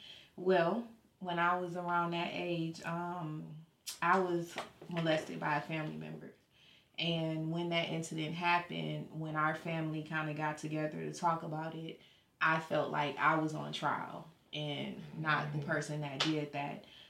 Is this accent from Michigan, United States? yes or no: yes; Grand Rapids, Michigan, United States; born there; I was born in Grand Rapids, Michigan, home of Floyd Mayweather, home of … home of the Barge family.